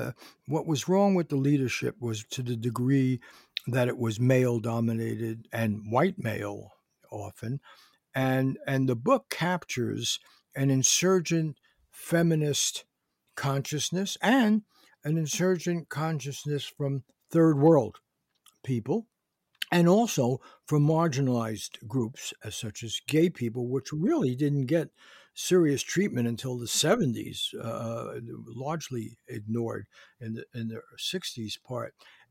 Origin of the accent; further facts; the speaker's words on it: Bronx, New York, United States; I have to admit, I grew up in the Bronx. Really, I grew up in the Bronx, and my parents were garment workers